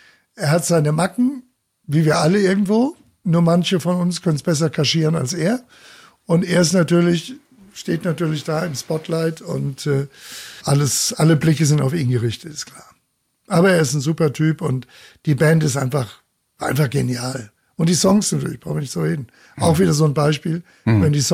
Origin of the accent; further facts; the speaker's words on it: Bavaria, Germany; ich als Bayer